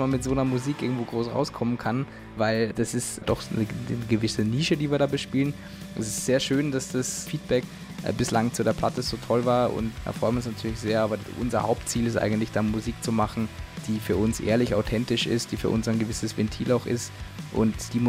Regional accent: Austria; now in Germany; Ursprünglich komme ich aus Österreich.

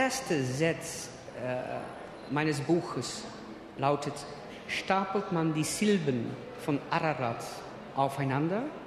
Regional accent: Netherlands; German is a second language; Und dann, bei uns in Holland gibt es keine Berge.

